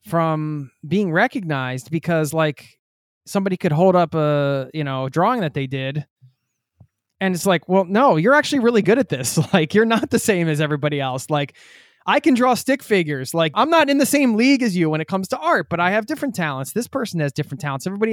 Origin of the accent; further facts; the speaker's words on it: Pennsylvania, United States; Yeah, I'm from outside of Philly, so, you know, we grew up in the same area.